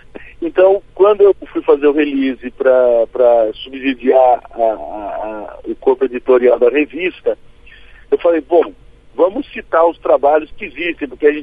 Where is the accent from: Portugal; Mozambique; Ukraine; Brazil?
Brazil; apesar de a gente às vezes como brasileiro não assustar tanto, né?